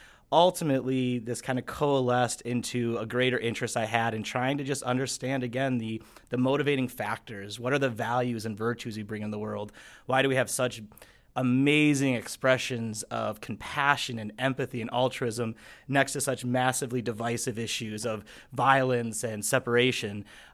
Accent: Chicago, Illinois, United States; So I'm from Chicago originally.

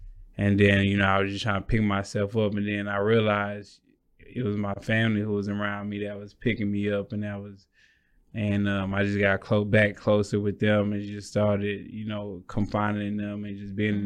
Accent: Dallas, Texas, United States; also born or lived in New York; I was born in New York, and my mother and father decided to move to Texas for because it was more opportunity, you know, for far as jobs and you know, just the cost of living.

